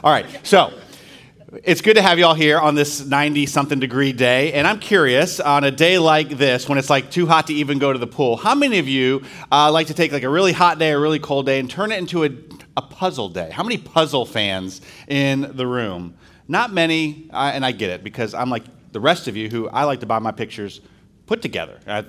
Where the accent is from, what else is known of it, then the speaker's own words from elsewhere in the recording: Ohio, United States; So I grew up in Ohio, where we went to SeaWorld on a regular basis.